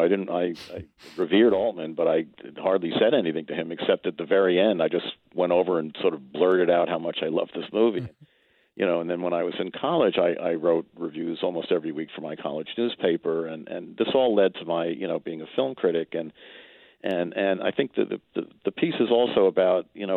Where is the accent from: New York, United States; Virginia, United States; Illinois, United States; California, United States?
New York, United States; born or raised there